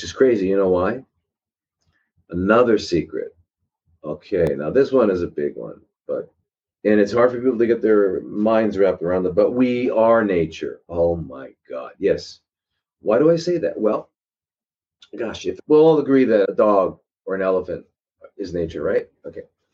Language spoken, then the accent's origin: English; United States; I grew up in America, man.